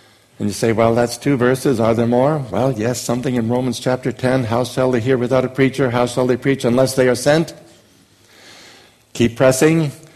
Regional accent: Canada; now in United States; because I was born in Canada, I do not consider trips to Canada as international ministry. That's just going back to my original home. I have dual citizenship in Canada and the U.S.

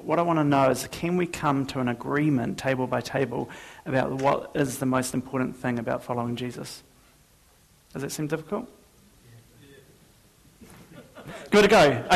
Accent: Dunedin, Otago, New Zealand; I'm from Dunedin.

